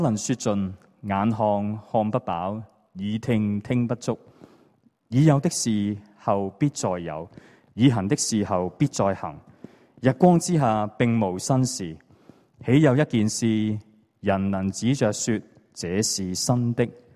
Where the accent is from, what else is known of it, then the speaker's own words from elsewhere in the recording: China; 就好像我们中国人经常都会讲到什么分久必合、合久必分